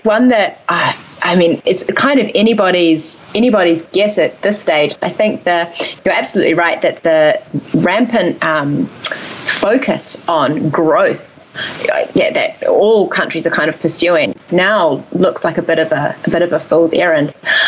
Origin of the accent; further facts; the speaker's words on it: New Zealand; now in Australia; I'm from New Zealand